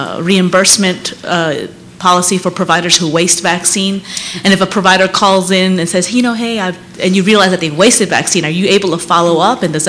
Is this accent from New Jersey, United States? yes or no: no; Philadelphia, Pennsylvania, United States; from Philadelphia.